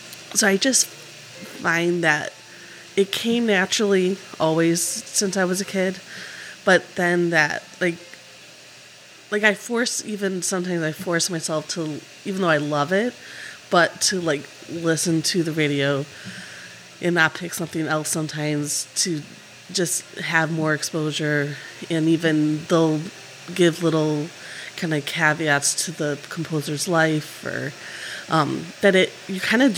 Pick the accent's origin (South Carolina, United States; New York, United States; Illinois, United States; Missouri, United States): Illinois, United States; Chicago; And growing up in Chicago was a big kind of influence for me.